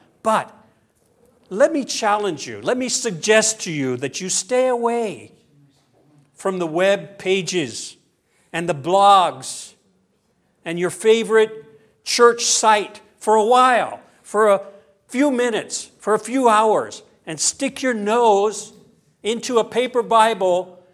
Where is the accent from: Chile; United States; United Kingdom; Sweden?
United States; Southern United States; I'm from the South, though, so.